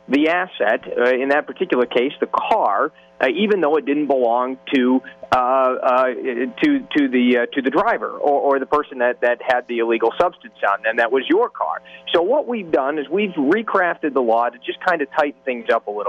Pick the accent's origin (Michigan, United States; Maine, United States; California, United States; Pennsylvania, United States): Michigan, United States; Kalamazoo; I'm from the Kalamazoo area. Not a huge problem we had in Kalamazoo